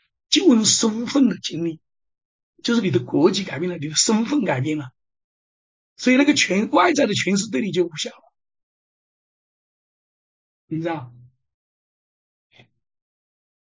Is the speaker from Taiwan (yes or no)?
no; China; now in Canada; 就像我们移民，我们从中国来到了加拿大